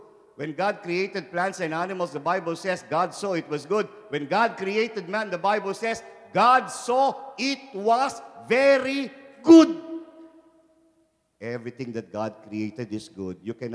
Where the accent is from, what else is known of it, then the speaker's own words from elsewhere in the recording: Philippines; I come from the Philippines. I live with our bishop in Cubao, the Diocese of Cubao.